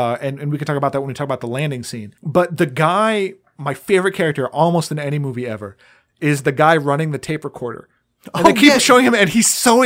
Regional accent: Midwest, United States; I grew up in the Midwest.

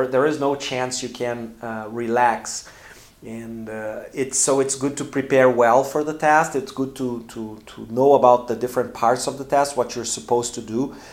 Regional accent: Porto Alegre, Rio Grande do Sul, Brazil; English is a second language

